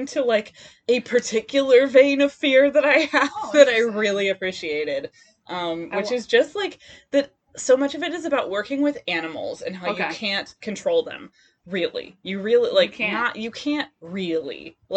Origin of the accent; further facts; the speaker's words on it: Midwest, United States; now in California, United States; I mean, I'm from the Midwest, so it's something, it's just, like, an impulse that, like, lives deep within me